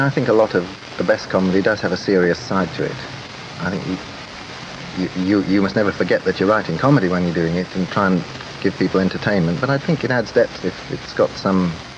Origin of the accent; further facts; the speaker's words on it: London, United Kingdom; I'm from suburban South London.